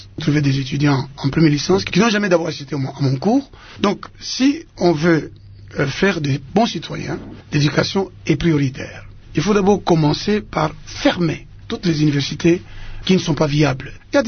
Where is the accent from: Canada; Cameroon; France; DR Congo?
DR Congo; Je suis originaire de Malembankulu par mon père et de Bukama par ma mère.